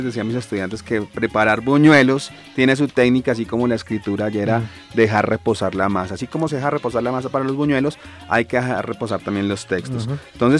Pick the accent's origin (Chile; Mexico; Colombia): Colombia; Bogotá; De pronto lo digo desde mi experiencia como bogotano